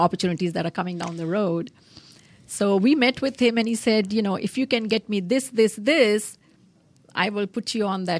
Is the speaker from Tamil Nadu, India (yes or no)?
no; Kolkata, West Bengal, India; I come from Calcutta, city of Calcutta in India.